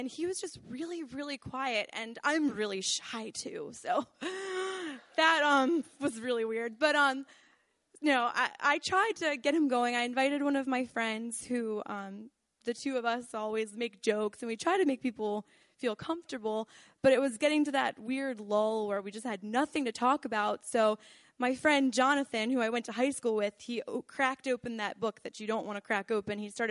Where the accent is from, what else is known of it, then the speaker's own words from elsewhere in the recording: Baltimore, Maryland, United States; oh, yeah, I'm from Baltimore, you know, doing a reading in Philadelphia.